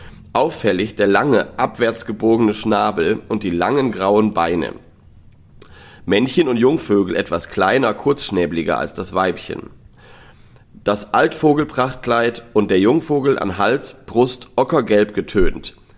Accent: Lower Saxony, Germany; ich bin ja im Nordwesten Deutschlands aufgewachsen, in Niedersachsen

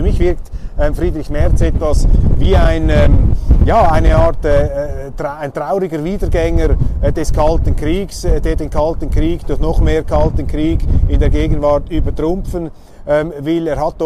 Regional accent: Switzerland; Es ist nicht so hügelig wie bei uns in der Schweiz, wo sich da hinten die Berge erheben

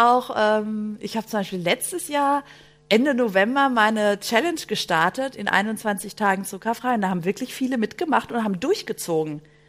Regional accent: Greece; German is a second language; Essen, also hallo, ich bin Griechin.

